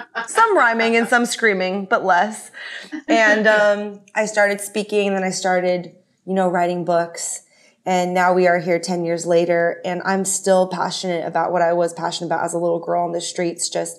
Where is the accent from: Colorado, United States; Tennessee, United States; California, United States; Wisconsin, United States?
California, United States; San Francisco; Well, I'm originally from San Francisco.